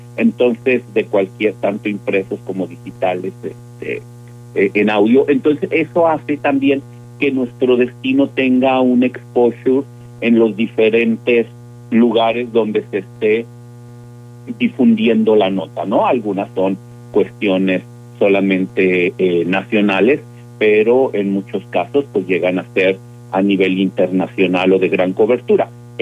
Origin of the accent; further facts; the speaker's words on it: Mexico; pero que nos una como ciudadanos, como mexicanos que somos